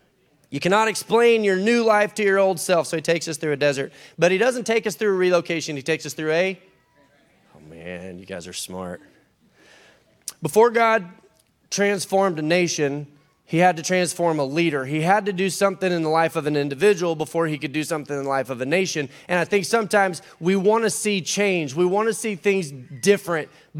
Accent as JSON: {"language": "English", "region": "Oregon", "country": "United States", "said": "I'm from Oregon, and we say things like aura."}